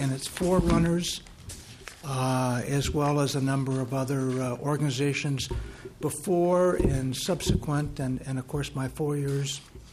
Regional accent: Coon Rapids, Minnesota, United States; Mr. Chairman … from Coon Rapids.

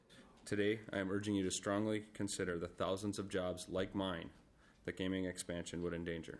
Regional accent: Moose Lake, Minnesota, United States; I'm also a lifelong resident of East Central Minnesota. I grew up in Moose Lake, 30 miles from Hinckley.

